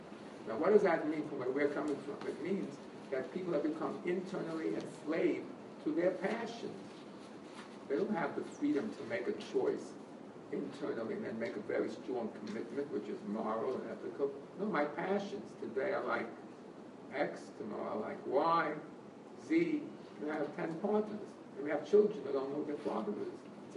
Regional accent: United States; When I grew up in America, marriage is a very, very strong institution.

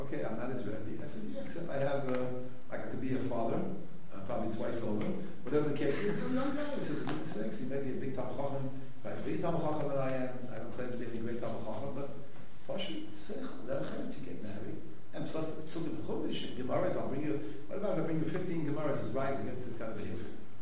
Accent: New York, United States; I got my point across. I'm from New York. I'm not afraid of that.

